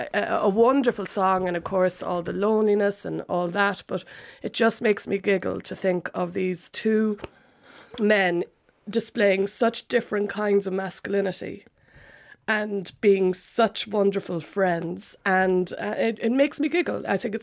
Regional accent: Cork, Munster, Ireland; I'm from Cork.

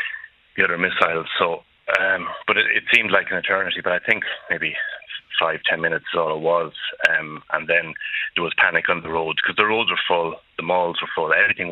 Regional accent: Ireland; I suppose growing up in Ireland, we weren't exposed to anything like this.

